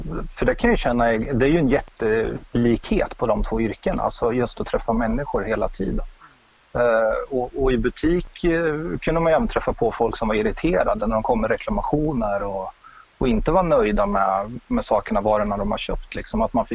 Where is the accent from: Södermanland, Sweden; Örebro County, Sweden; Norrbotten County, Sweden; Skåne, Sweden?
Örebro County, Sweden; Örebro; now in Umeå, Sweden; Innan bodde jag i Örebro. Jag är från Örebro.